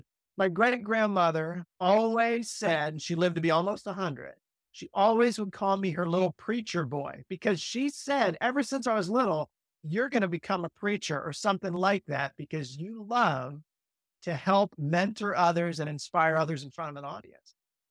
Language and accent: English; Maryland, United States; And growing up in Maryland, my parents always had a passion for the outdoors, and particularly my mom, a love for animals.